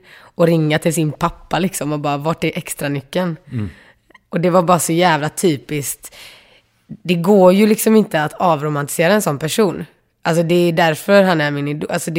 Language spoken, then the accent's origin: Swedish; Gothenburg, Västra Götaland County, Sweden; man har en ganska unik relation till sin stad i alla fall som göteborgare. Man är liksom ett med folket som är därifrån.